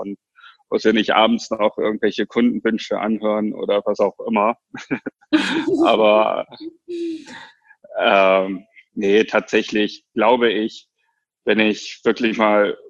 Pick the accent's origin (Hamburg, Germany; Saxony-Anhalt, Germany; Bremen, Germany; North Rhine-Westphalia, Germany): Bremen, Germany; also born or lived in China; Ich komme aus Bremen. Also ich bin gebürtiger Chinese, aber schon seitdem ich denken kann in Bremen. Und ich bin 33 Jahre alt.